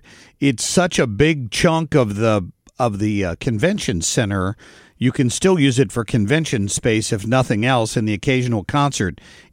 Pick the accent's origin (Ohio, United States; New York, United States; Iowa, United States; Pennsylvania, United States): Ohio, United States; Cincinnati; I grew up near Cincinnati. I was a long-suffering Bengals fan when I lived there.